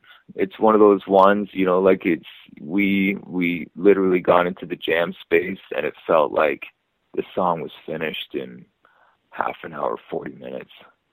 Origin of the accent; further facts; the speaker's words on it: Canada; because I'm Canadian